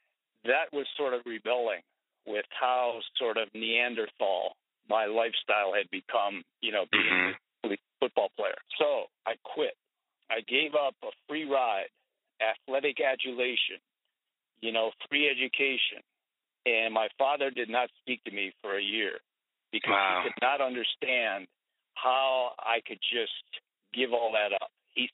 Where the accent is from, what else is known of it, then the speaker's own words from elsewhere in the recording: Cleveland, Ohio, United States; I grew up in Cleveland, Ohio, and my dad and uncle were NFL, National Football League, professional football players.